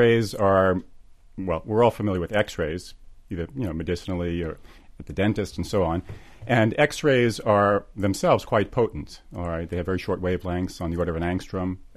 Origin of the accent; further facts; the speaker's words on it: New York, United States; Do you want me to answer as a physicist, as a New Yorker, as a filmgoer?